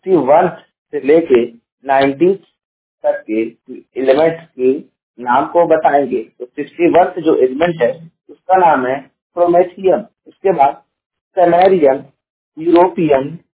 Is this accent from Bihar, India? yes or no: no; Jaunpur, Uttar Pradesh, India; और मैं उत्तर प्रदेश के जौनपुर जिले का निवासी हूं